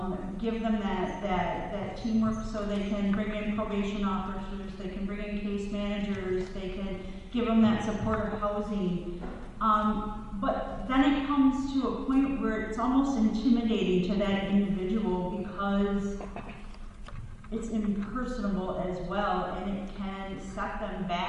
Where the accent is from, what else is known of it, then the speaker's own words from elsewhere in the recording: Monroe, Wisconsin, United States; now in Milwaukee, United States; So I'm from Monroe, Wisconsin. I've only been in Milwaukee a year.